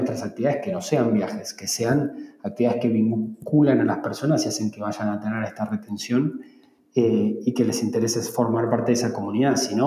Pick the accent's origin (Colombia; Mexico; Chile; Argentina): Argentina; Sí, los argentinos somos muy de rock, la verdad.